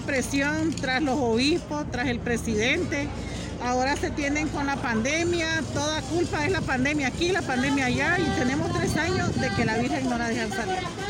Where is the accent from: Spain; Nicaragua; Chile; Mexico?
Nicaragua; Granada; De Granada.